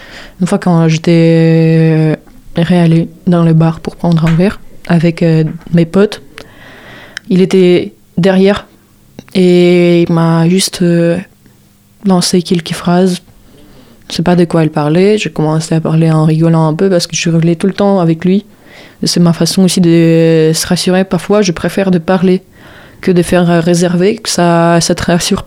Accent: Ukraine; French is a second language; Mais quoi, mec, mais j'ai pas envie de dire oui, je viens d'Ukraine.

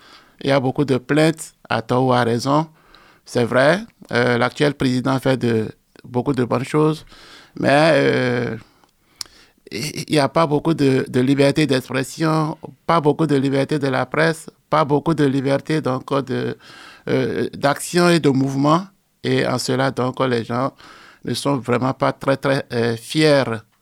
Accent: Benin; Je suis originaire du Bénin, qui est l'ex-Dahomey. Alors, moi, je suis ordonné prêtre en 91.

